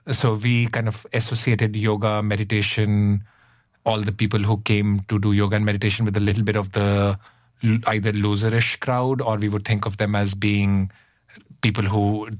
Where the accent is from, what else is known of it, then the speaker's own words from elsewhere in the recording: Shimla, Himachal Pradesh, India; So when I was growing up in Shimla, near us, there were many ashrams